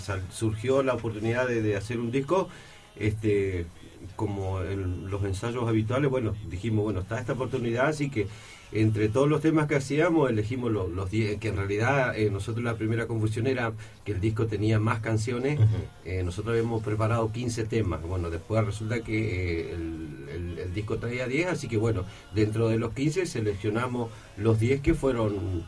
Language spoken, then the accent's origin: Spanish; Chubut, Argentina; de donde vengo yo también, porque la mayoría de los … de la costa, decimos siempre, venimos de Bahía Camarones y Bahía Bustamante. Son dos lugares que están muy cerquita.